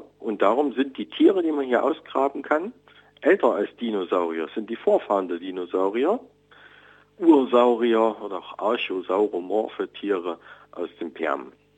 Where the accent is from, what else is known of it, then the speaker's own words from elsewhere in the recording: Dresden, Saxony, Germany; Ich komme aus Dresden, aus Sachsen